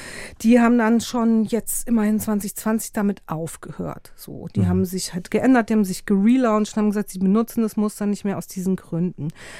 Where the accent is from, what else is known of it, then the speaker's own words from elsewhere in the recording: Munich, Bavaria, Germany; Ich komme ja aus München